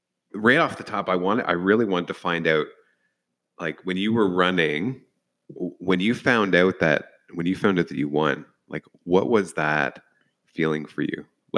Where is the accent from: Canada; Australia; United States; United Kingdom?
Canada; Scarborough, Ontario; born there; Yeah, I was born in Scarborough.